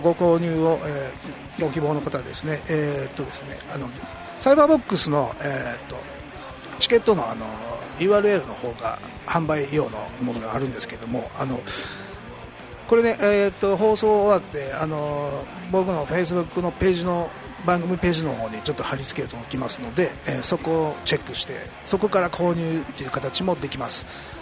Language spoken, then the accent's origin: Japanese; Miyakojima, Okinawa, Japan; 僕の生まれ故郷の宮古島にね